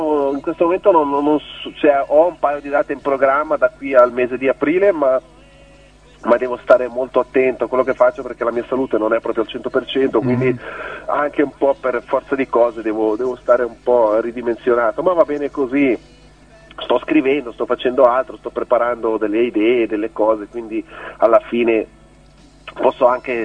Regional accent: Ticino, Switzerland; Io penso che l'Italia sia la soluzione migliore per noi che siamo ticinesi, perché siamo italofoni

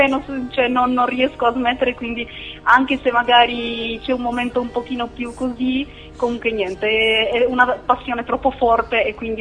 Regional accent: Czechia; now in Italy; Allora, io provengo dalla Repubblica Ceca, però vivo da molti anni in Italia, ormai saranno credo 17 anni, e canto da piccolina.

